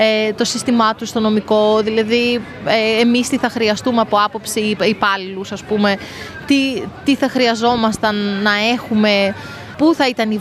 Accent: Greece; Πρώτον, επειδή εγώ είμαι Ελληνίδα και έχω έτσι μία αγάπη και ένα κρυφό καημό για την Ελλάδα

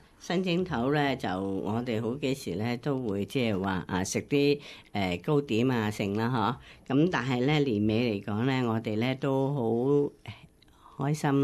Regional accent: China

